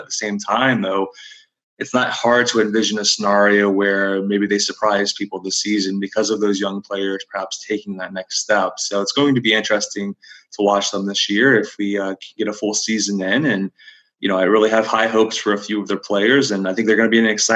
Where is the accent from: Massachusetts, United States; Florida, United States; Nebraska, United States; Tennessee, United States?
Florida, United States; I grew up around Central Florida